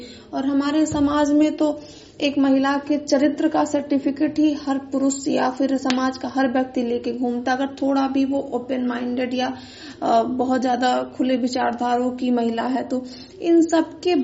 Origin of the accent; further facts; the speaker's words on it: Basti, Uttar Pradesh, India; मैं बस्ती जिले से हूँ।